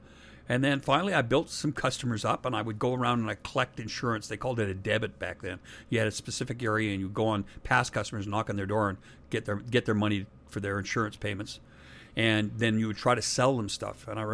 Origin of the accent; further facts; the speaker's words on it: Ormskirk, North West England, United Kingdom; born there; I was born in England, in Ormskirk, which is just outside Liverpool, northern England, just not far from where … came together.